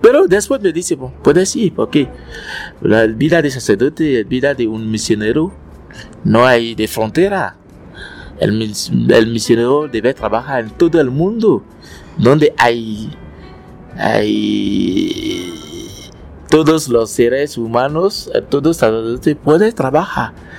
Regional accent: Benin; Spanish is a second language; moved away as an adult; now in Colombia; Mi mamá con mis hermanos y hermanas, todos viven en África, en Benín, en mi país.

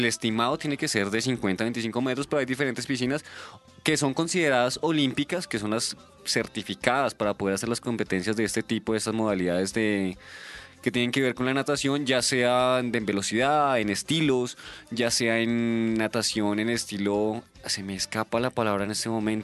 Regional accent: Colombia; Digamos, esas son otras ventajas que nosotros tenemos como colombianos.

